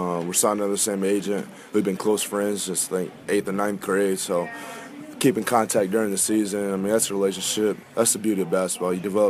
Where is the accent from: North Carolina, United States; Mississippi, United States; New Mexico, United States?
Mississippi, United States; Like I said, I'm from Mississippi, so I've been here during the Mardi Gras parades, everything.